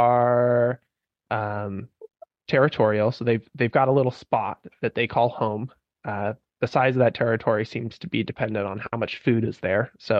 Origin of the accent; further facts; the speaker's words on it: Oregon, United States; I grew up in the Siskiyou Mountains at the bottom of our state, a place that Tacoma calls Sping, which means place of the beaver.